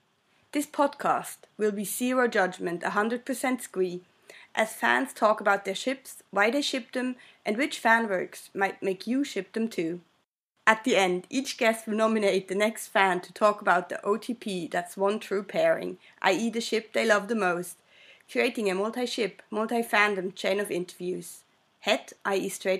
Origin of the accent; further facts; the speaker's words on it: Switzerland; first language Swiss German; English is a second language; which was also when I started writing in English. My native language is Swiss German, in case you are wondering